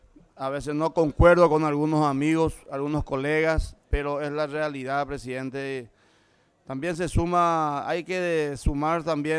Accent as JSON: {"language": "Spanish", "town": "Villa del Rosario", "region": "San Pedro", "country": "Paraguay", "said": "nosotros somos el profundo San Pedro, departamento de San Pedro. Venimos ahí también, yo soy de San Pedro Sur, de una ciudad de Villa del Rosario. Campesino"}